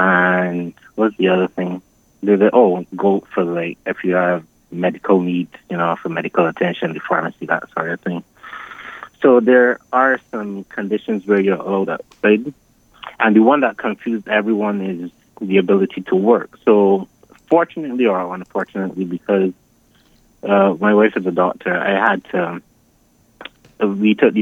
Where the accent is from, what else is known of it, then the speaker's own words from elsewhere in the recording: Saint Peter, Barbados; now in London, United Kingdom; I am from St. Peter originally.